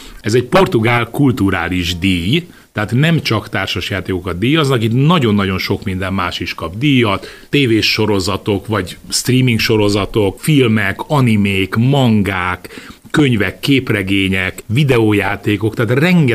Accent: Hungary; amikor meldöngető magyarként kiállunk nagyon sokszor, hogy minden, ami akkor magyarok vagyunk

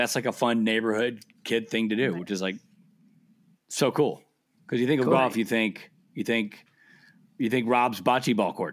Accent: Nashville, Tennessee, United States; now in Joseph, United States; I grew up in Nashville.

